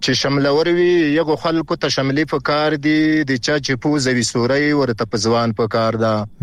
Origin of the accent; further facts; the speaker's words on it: Paktika, Afghanistan; د افغانستان د پکتیکا ولایت نه در سره پلایم